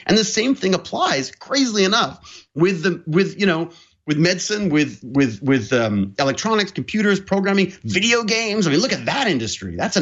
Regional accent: England, United Kingdom; now in Canada; I was born in England. Born watching Doctor Who from behind the couch, and really raised. I mean, for those formative years were all British television.

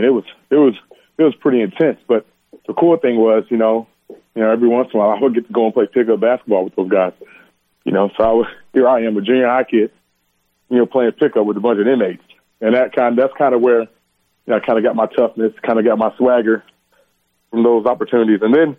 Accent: Joliet, Illinois, United States; Joliet is a suburb of Chicago, you know, about 40 minutes away.

